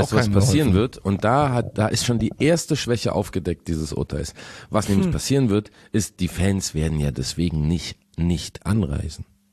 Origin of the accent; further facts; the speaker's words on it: Berlin, Germany; Ich bin Berliner